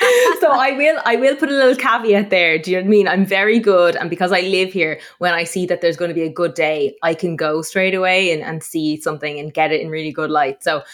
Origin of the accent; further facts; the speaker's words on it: Munster, Ireland; now in Dublin, Ireland; Yeah, so I live in Ireland. I live in Dublin, but I'm originally from Tipperary.